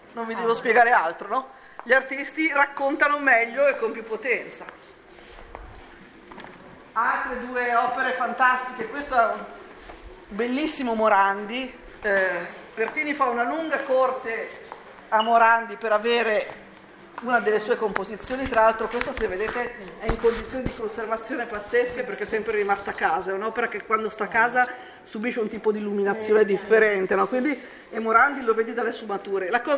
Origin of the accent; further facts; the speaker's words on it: Liguria, Italy; sono ligure come lui